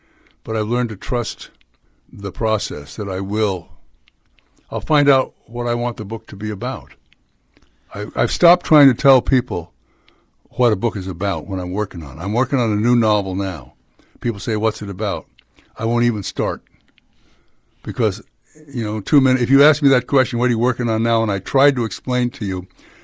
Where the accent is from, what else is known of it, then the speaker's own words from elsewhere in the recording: San Francisco, California, United States; When you grow up in California, I was born in San Francisco, and you can't escape John Sutter in San Francisco.